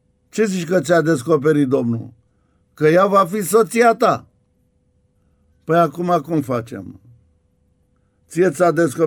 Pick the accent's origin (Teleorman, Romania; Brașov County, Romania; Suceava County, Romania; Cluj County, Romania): Brașov County, Romania; Brașov; pentru că suntem din Brașov